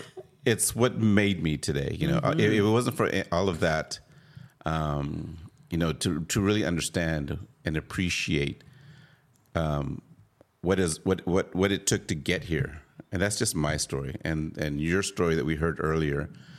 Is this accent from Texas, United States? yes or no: yes; San Antonio, Texas, United States; born there; Well, you know, I'm a Texan, Tejano. I was born in San Antonio.